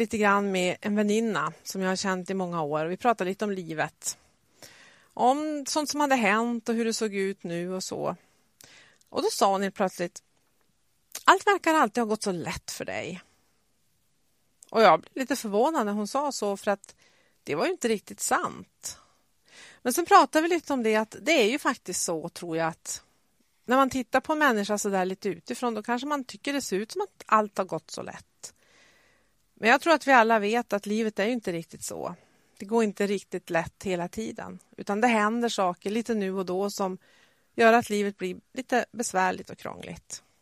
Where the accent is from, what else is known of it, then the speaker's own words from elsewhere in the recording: Överhörnäs, Västernorrland County, Sweden; also born or lived in Umeå / Jönköping / Örebro; och jag är född och uppväxt i Överharnes som ligger en mil söder om Övik och där jag också bor. Efter att jag hade gått ut gymnasiet så flyttade jag upp till Umeå